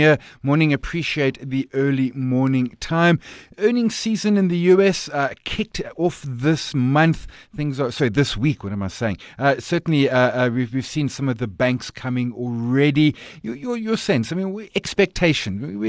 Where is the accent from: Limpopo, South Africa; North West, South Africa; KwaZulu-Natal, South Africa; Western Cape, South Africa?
KwaZulu-Natal, South Africa; Durban; when I grew up in Durban, we would count the number of boats in the harbour